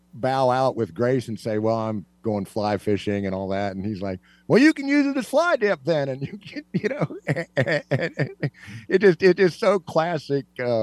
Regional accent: Kansas, United States; Yes, I am from Kansas.

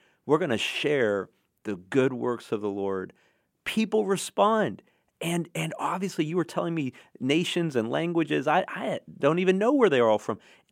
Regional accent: United States; But as American Christians, I think many, many of us in America are discouraged

